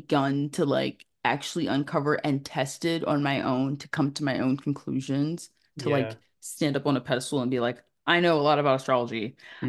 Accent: Philadelphia, Pennsylvania, United States; Oh, and I'm from Philly, and that's a huge part of my identity, and everyone needs to know that Philly is the greatest city on earth.

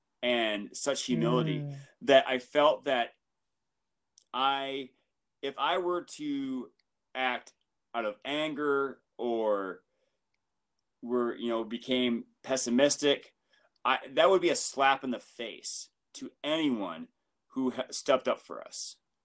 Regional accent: Michigan, United States; my brother, who I grew up in Michigan, as did my brother, because they like to keep families together. He still lives in Michigan.

